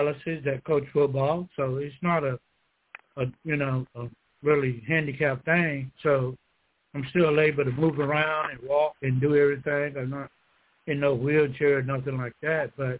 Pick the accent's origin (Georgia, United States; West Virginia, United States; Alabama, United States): Georgia, United States; Thomasville; this head football coach here in my hometown of Thomasville, Georgia, talked with him about coaching